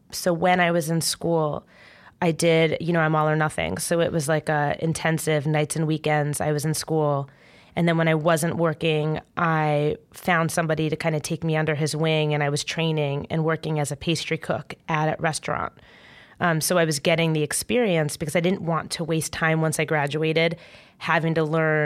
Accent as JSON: {"language": "English", "region": "New Jersey", "country": "United States", "tie": "born or raised there", "lives_now": "New York City, United States", "said": "So I grew up in Jersey. I've lived in New York City for over 12 years now."}